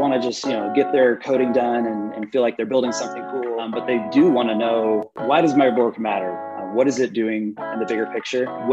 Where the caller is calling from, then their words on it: Colorado Springs, Colorado, United States; So I'm zooming from beautiful Colorado Springs. It is, I'm staring at the mountains right now out my window.